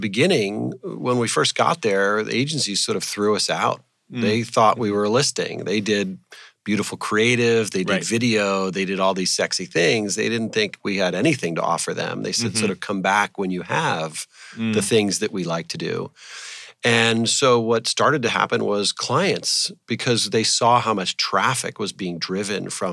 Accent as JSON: {"language": "English", "region": "New York", "country": "United States", "tie": "born or raised there", "said": "Grew up in outside of New York, actually, Westchester."}